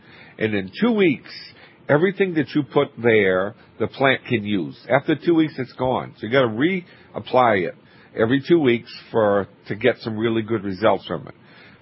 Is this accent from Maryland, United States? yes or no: no; Maine, United States; We're in Maine today. My home state